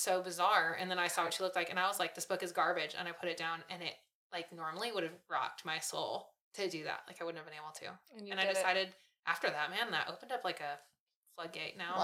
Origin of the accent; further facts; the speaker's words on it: California, United States; moved away; I'm from California, and I moved here, and they both feel very much like home.